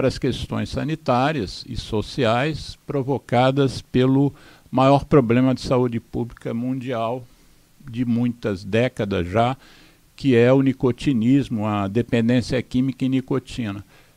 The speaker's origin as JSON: {"language": "Portuguese", "region": "Rio de Janeiro", "country": "Brazil", "tie": "born or raised there", "said": "a Praia do Leblon, que é o bairro onde eu resido, onde eu nasci e resido."}